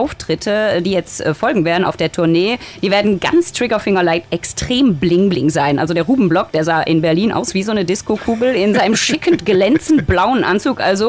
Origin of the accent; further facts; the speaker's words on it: Wallonia, Belgium; wir sind Belgier.